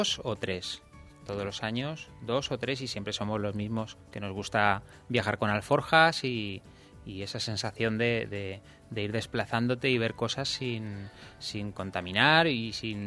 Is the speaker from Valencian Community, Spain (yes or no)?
yes; Valencian Community, Spain; Bueno, sí, se da la circunstancia que sí. Soy valenciano.